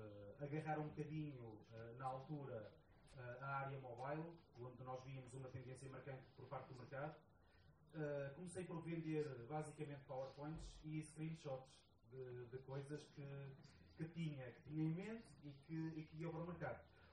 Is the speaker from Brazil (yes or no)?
no; Portugal; Quando sempre quis voltar a Portugal, eventualmente nós, como portugueses, também nos queixamos muito